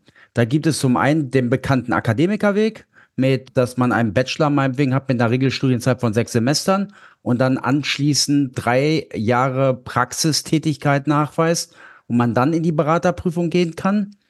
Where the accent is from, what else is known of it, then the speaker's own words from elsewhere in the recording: Lower Saxony, Germany; In Niedersachsen, wo ich herkomme, ist das immer noch ein nennt sich Diplom-Finanzwirt.